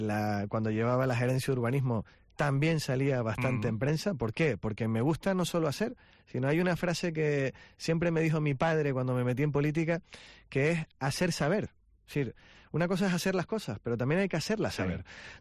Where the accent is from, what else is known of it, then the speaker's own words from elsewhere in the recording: Santa Cruz de Tenerife, Canary Islands, Spain; yo nací en Santa Cruz y vivo en Santa Cruz